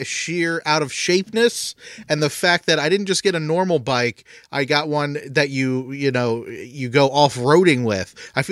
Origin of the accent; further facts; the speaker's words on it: Canada; But I always joke about how I'm Canadian and he's not.